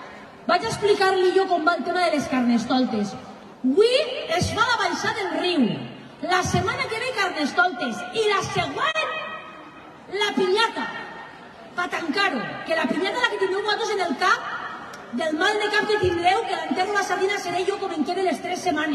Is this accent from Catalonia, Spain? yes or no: no; Ontinyent, Valencian Community, Spain; Jo que sóc d'Ontinyent, ma mare ha fet arròs al forn tota la vida.